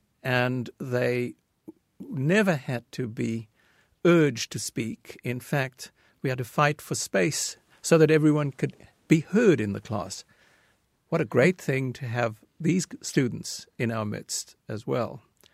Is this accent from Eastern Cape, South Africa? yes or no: no; Cape Town, Western Cape, South Africa; now in Bloomington, United States; I said to you I grew up in Cape Town